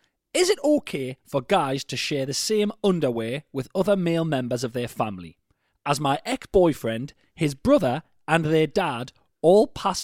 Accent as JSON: {"language": "English", "town": "Edinburgh", "region": "Scotland", "country": "United Kingdom", "lives_now": "Australia", "said": "I'm from Edinburgh, but I'm currently in Australia doing my farm work."}